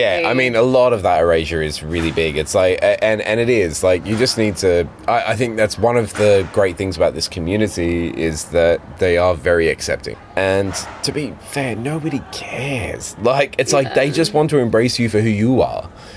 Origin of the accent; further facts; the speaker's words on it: Australia; accent: Australian; If anything, I probably amp up my Australian accent.